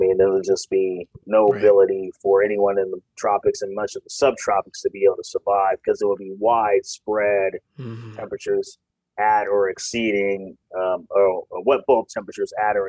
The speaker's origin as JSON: {"language": "English", "town": "Seattle", "region": "Washington", "country": "United States", "tie": "born or raised there", "said": "I didn't have air conditioning growing up in Seattle either."}